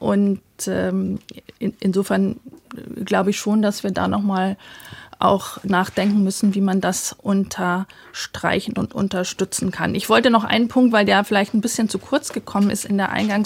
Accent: Bavaria, Germany; Ich komme aus Bayern

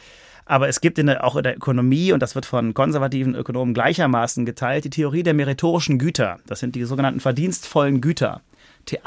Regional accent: Frankfurt, Hesse, Germany; Ich weiß ein Stück weit, wovon ich spreche, als Frankfurter.

